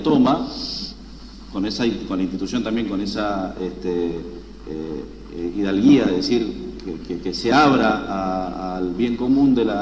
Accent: Mendoza, Argentina; Y en esto, como mendocino, no puedo dejar de mencionar la anécdota

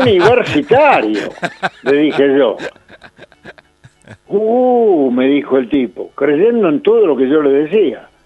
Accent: Argentina; He viajado mucho para llegar hasta aquí. Yo vengo de la Argentina.

